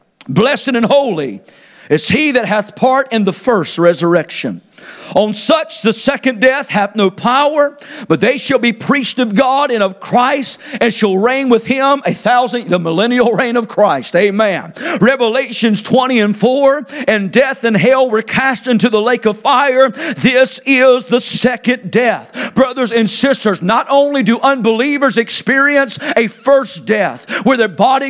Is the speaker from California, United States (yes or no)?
no; Tyner, North Carolina, United States; Happy Home Road in Tyner, North Carolina. Some people often say, is that a real road? Yeah, it is. I was raised on Happy Home Road.